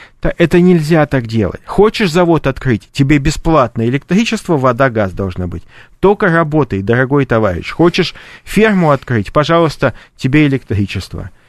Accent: Leningrad, Saint Petersburg, Russia; born there; я когда родился в Ленинграде в 1974 году

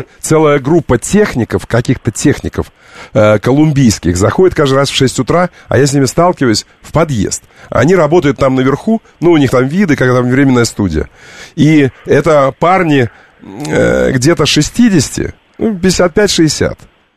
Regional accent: Caracas, Capital District, Venezuela; Russian is a second language; Я говорил: «Soy venezolano, de Caracas». Я был венесуэльцем из Каракаса.

